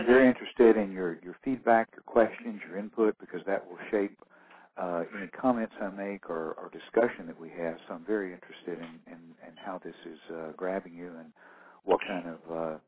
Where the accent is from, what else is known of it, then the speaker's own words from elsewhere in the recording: Frisco, Texas, United States; Welcome. I'm from Frisco.